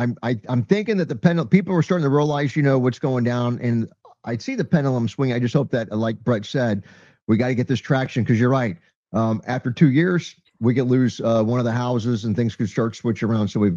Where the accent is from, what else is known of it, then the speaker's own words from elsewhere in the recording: Florida, United States; even when I go to California now and people find out that I'm from Florida